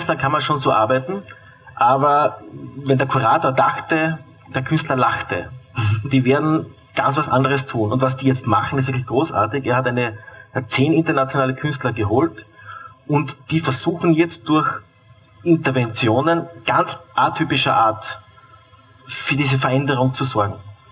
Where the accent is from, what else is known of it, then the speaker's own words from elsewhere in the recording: Bad Kleinkirchheim, Carinthia, Austria; also ich komme ursprünglich aus Bad Kleinkirchheim, das ist ein Tourismusort in den Kärntner Nockbergen.